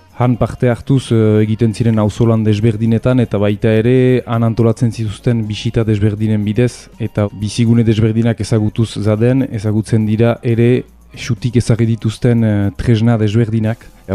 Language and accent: Basque; Saint-Jean-le-Vieux, Nouvelle-Aquitaine, France; now in Bayonne, France; jatorriz Garaztaga, Donazarre Herrikoa eta gero aspaldian Baionan bizi eta Baiona inguruan lan egiten.